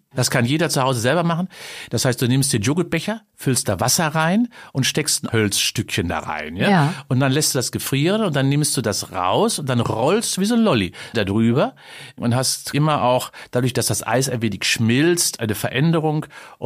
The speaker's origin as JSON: {"language": "German", "town": "Cologne", "region": "North Rhine-Westphalia", "country": "Germany", "said": "Und das ist die allerwichtigste Weisheit, die ich immer wieder auch als Kölner verfolge."}